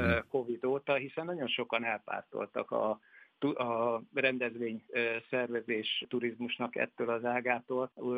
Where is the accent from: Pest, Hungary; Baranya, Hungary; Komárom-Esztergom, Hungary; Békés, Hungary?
Baranya, Hungary; Pécs